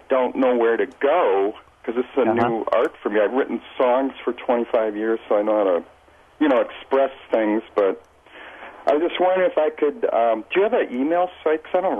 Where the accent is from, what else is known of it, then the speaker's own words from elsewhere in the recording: Boston, Massachusetts, United States; born there; I was born in Boston